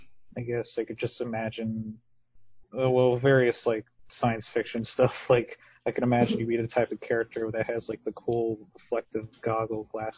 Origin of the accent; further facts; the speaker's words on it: Pennsylvania, United States; growing up in Pennsylvania as well, I did grow up kind of liking Penn State.